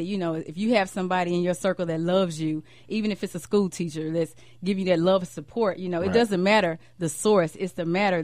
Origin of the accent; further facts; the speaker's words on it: Memphis, Tennessee, United States; You know, I grew up in North Memphis.